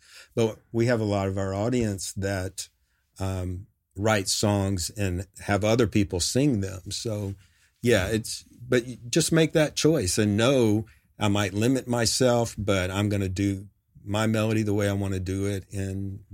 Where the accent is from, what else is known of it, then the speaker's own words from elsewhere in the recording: New York City, New York, United States; now in Nashville, United States; So when I came from New York City, moved to Nashville, was lucky enough to get a publishing deal